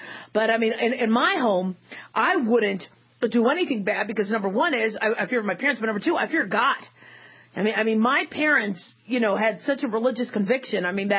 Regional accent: Phoenix, Arizona, United States; I grew up in Phoenix, Arizona, and we'd have those monsoons. And there was some pretty violent lightning storms.

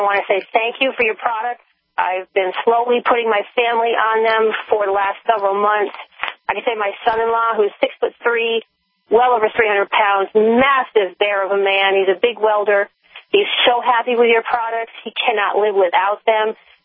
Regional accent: New England, United States; moved away as an adult; now in Virginia, United States; I came from New England and moved to Virginia 13 years ago.

